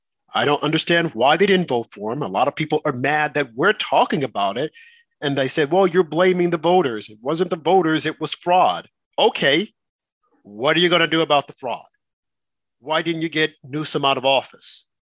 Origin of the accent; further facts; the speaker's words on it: United States; I'm an American. Born and bred an American.